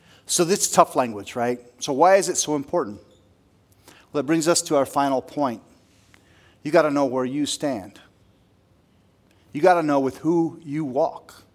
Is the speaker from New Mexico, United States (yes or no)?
yes; New Mexico, United States; Yeah, I'm from New Mexico, so it was known as loco weed, right?